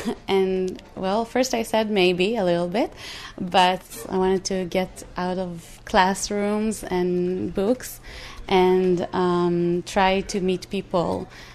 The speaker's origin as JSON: {"language": "English", "country": "Israel", "said": "And then I say, I come from Israel. And I show them, look, we're neighbors."}